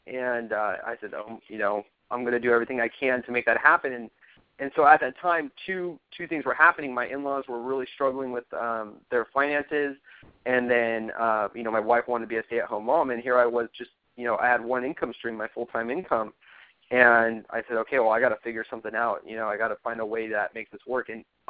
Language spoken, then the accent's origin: English; California, United States; I've been born and raised in Orange County, so I don't know a very, a different cost of living.